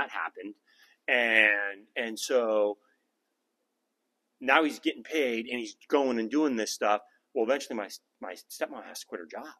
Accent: Danville, California, United States; Yeah, I was born and raised in the Bay Area, small town called Danville.

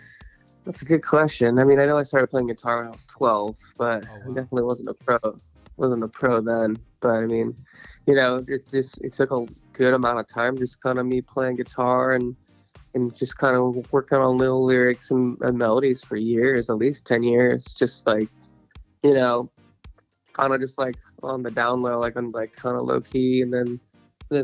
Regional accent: San Diego, California, United States; Oh yeah, I'm from San Diego.

